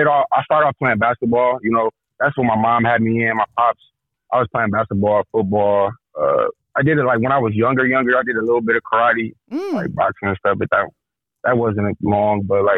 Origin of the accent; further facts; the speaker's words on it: Grand Rapids, Michigan, United States; Yes, ma'am. Yep. Born and raised in Grand Rapids. Yep.